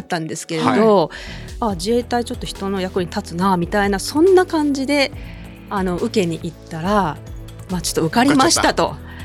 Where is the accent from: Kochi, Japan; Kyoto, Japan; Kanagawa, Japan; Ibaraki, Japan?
Kochi, Japan; 私は出身が高知県なんですけれど、